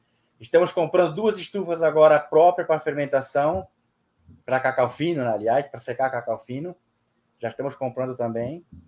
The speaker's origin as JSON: {"language": "Portuguese", "town": "Ascurra", "region": "Santa Catarina", "country": "Brazil", "tie": "born or raised there", "said": "É a cidade onde meu sogro nasceu, onde eu me criei. Então, meu sogro veio aqui em 81 e batizou Sítio Ascurra, em homenagem à cidade."}